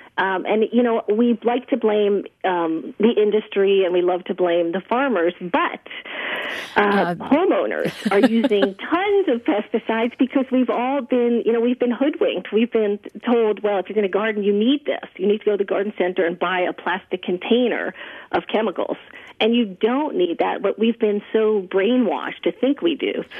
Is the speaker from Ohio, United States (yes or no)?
no; New York City, New York, United States; now in Northern California, United States; However, I am originally from New York City. I'm a Manhattanite. Grew up in an apartment building.